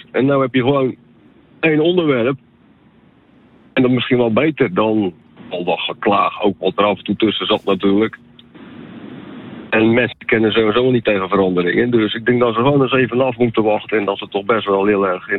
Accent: Dreischor, Zeeland, Netherlands; ik kom uit Drijschoor.

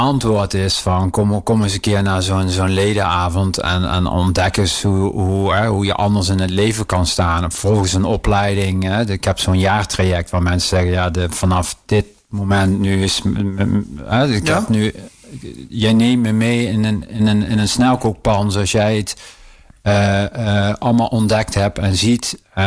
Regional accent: Limburg, Netherlands; now in Eindhoven, Netherlands; nu kom ik wel uit Limburg, maar ik woon al 25 jaar in Brabant. En ik zou nergens anders willen wonen dan Eindhoven.

